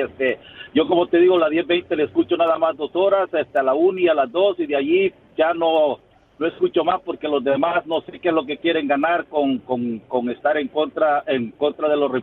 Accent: Los Angeles, California, United States; yo soy de Los Ángeles, pero como manejo un camión y a veces estoy en Long Beach, a veces estoy en Perry.

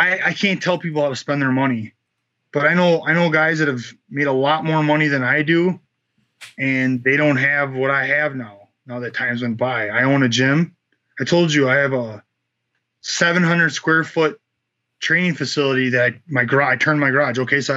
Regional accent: United States; It's definitely something that I have to, as an American fighter, yeah, it's tough.

